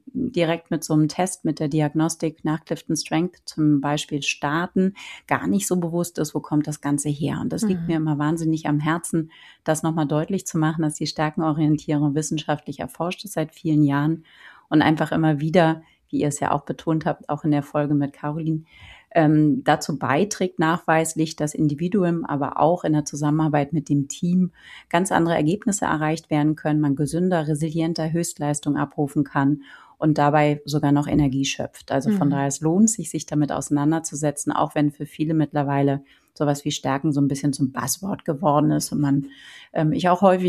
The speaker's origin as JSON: {"language": "German", "region": "Berlin", "country": "Germany", "said": "Ich bin auch Berlinerin"}